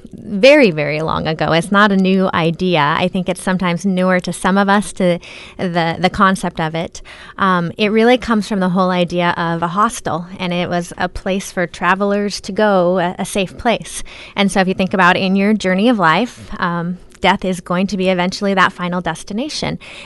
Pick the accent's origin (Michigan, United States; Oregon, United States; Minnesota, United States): Oregon, United States; Beaverton; now in Astoria, United States; I've lived on the coast since 2001. I didn't grow up here. I grew up in the Beaverton area. I married a local boy, so that's how I ended up in Astoria.